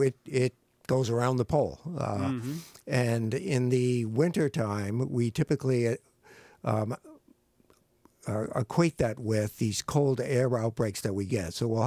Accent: New York, United States; you didn't know I was from Long Island.

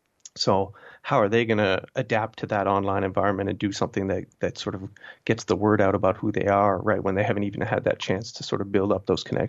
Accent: Canada; I grew up in Canada and did my PhD in Canada and Montreal right around when … were coming out in the early 2000s.

